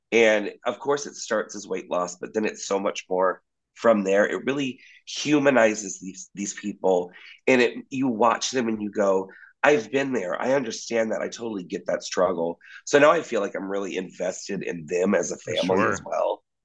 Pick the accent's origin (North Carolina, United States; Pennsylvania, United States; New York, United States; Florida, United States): Florida, United States; You know, I grew up in Florida, so the snow is still kind of magical and exotic for me.